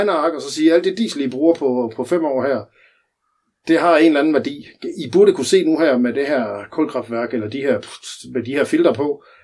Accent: Lolland, Zealand, Denmark; Ved du, hvorfor jeg havde dynamolygter på min cykel, da jeg var dreng på Lolland?

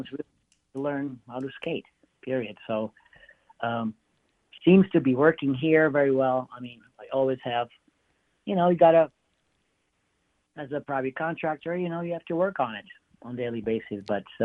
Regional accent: Slovakia; When I grew up in Slovakia, it was all about competitive skaters.

